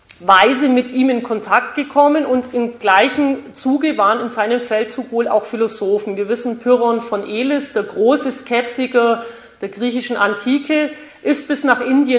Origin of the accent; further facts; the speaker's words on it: Augsburg, Bavaria, Germany; Ich bin aus Augsburg